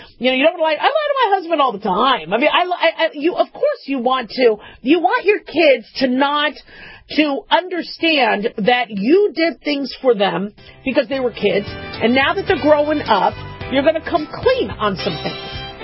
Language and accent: English; Arizona, United States; As a kid, I grew up in Arizona. So in Arizona, when it came to Santa Claus, we didn't have fireplaces in a lot of our homes in Arizona.